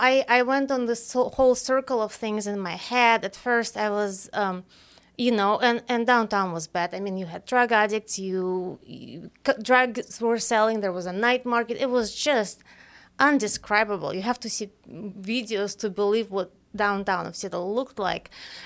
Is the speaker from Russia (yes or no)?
yes; Russia; moved away; I am an immigrant from Russia.